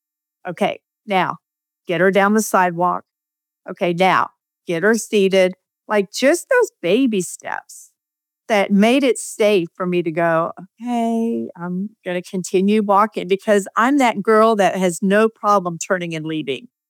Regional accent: the South, United States; but I grew up in the South and really had only bad to non-experience with church people.

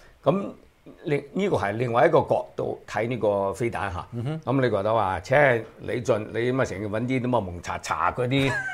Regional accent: China; 但係我哋中國人有句話就係親兄弟都有算明帳

